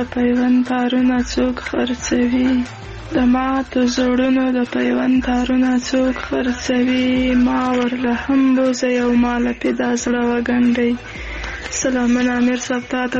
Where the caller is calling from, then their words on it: Kandahar, Afghanistan; له کندهار